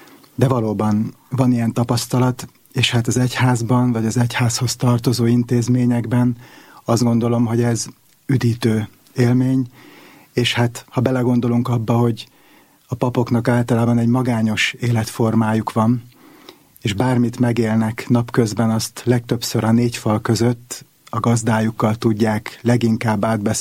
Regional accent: Vác, Pest, Hungary; Én már Vácon születtem bátyámat követően, és a Deákvári egyházközségben nőttem fel, az az én otthonom.

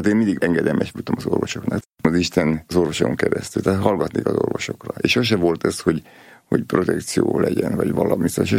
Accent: Nyíregyháza, Szabolcs-Szatmár-Bereg, Hungary; Nekem a vidék ez nem volt idegen, mert ugye mi vidéken nőttünk föl

